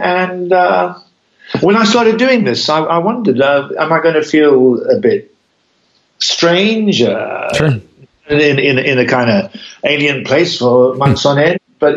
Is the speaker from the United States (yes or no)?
no; England, United Kingdom; My parents, I mean, I'm English, I'm British. My parents were both British.